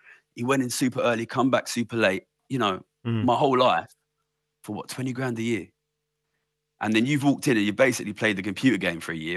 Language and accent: English; London, United Kingdom; I grew up in London and, you know, in a very sort of immigrant part of London where we're all like, we want to make money, we want to move up.